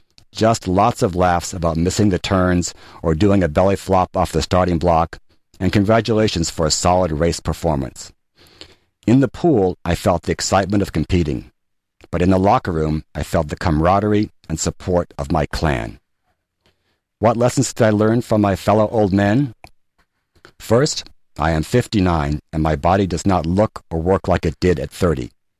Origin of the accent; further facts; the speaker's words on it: Palo Alto, California, United States; recently congregated for the 2009 National Senior Games in my hometown of Palo Alto.